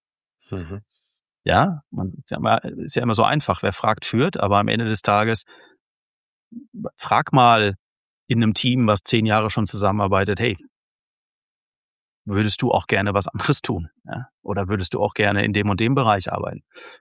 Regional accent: North Rhine-Westphalia, Germany; aus meiner alten Heimat, über den Biggesee

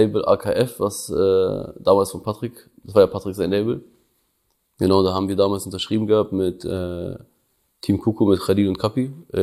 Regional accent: Prizren, Kosovo; now in Berlin, Germany; Kosovo ist meine Heimat, so, da komme ich her, so, da sind so meine Wurzeln. Pristina ist aber gar nicht die Stadt, wo ich herkomme, deshalb eigentlich Berlin. Ich komme aus Prizren, nennt sich das.

